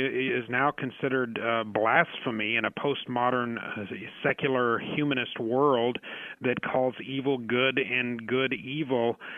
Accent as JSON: {"language": "English", "town": "Denver", "region": "Colorado", "country": "United States", "said": "I'm from Colorado, from the Denver area."}